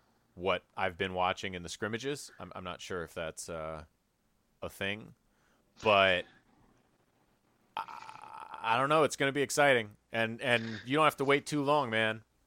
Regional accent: Oakland, California, United States; And it takes place in my hometown, Oakland, California, at Laney College.

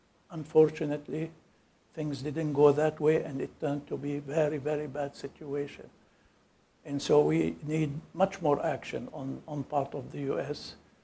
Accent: Palestine; Person who came from that region, I grew up in Palestine, and I have, in my 74 years of life

